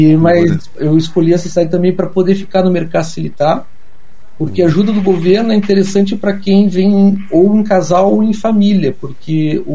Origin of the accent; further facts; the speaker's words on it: Curitiba, Paraná, Brazil; moved away as an adult; now in Israel; Eu sou de Curitiba. Tô agora com 49 anos, né? Vim pra Israel ano passado. Fiz aliá, né?